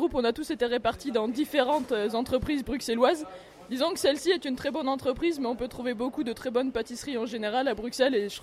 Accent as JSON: {"language": "French", "region": "Occitanie", "country": "France", "said": "Je viens de l'Ariège."}